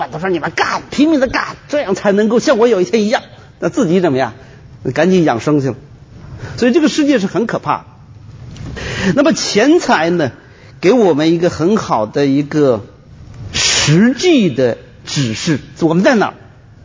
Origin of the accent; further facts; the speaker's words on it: China; 我们的文化呢，是从小我们可能是穷怕了，是怎么回事？反正我们中国人对钱有特别的一个软弱